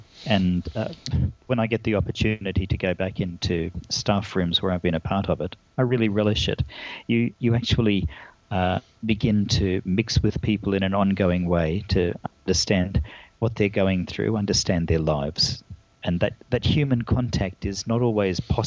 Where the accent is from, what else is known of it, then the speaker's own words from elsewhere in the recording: Queensland, Australia; now in Melbourne, Australia; it was much more difficult for me as a Queenslander to understand what was going on there.